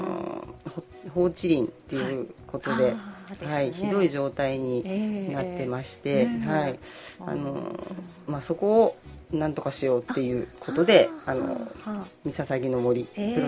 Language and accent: Japanese; Tokyo, Japan; also born or lived in Uji; 出身は東京の中目黒というところです。あ、はい、そこであの生まれて育って、あの私は4代目のチャキチャキの、はい、江戸っ子というか